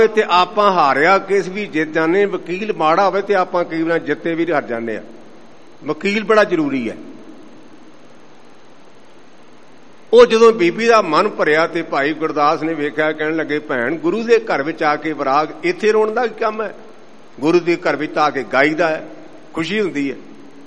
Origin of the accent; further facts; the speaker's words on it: Bhure Kona, Punjab, India; ਜਿਵੇਂ ਮੇਰਾ ਪਿੰਡ ਭੂਰੇ ਕੋਨਾ ਤੇ ਮੈਨੂੰ ਮੰਜੀ ਸਾਹਿਬ ਵਾਲੇ ਕਹਿਣ ਲੱਗ ਪਏ, ਜੇ ਇੱਥੇ ਨਾ ਆਉਂਦਾ ਤੇ ਮੰਜੀ ਸਾਹਿਬ ਕਿਹਨੇ ਕਹਿਣਾ ਸੀ